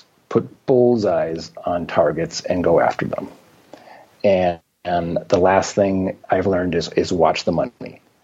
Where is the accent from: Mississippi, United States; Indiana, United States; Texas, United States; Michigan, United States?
Michigan, United States; because I grew up in Michigan